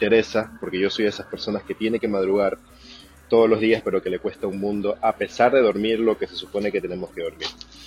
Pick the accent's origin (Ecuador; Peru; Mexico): Ecuador; now in New Zealand; desde Nueva Zelanda. … yo soy ecuatoriano, pero vivo acá hace 2 años.